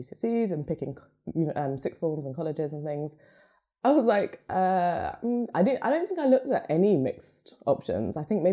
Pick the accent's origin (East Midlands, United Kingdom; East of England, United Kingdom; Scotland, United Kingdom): East of England, United Kingdom; Luton; born there; So I was born in Luton, a little stain outside of London.